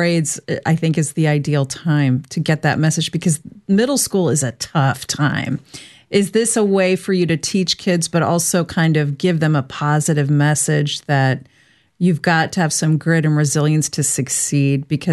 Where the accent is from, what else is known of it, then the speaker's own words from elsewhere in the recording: Dayton, Ohio, United States; I grew up in Dayton, yeah. Ohio, and I didn't know that.